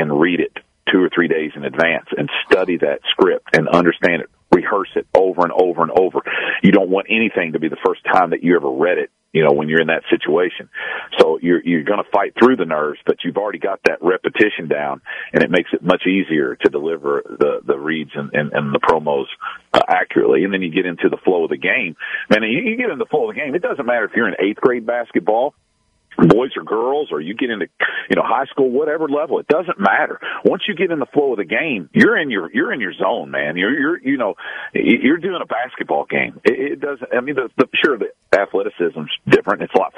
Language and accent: English; Owensboro, Kentucky, United States; down at Kentucky Wesleyan where I grew up in Owensboro.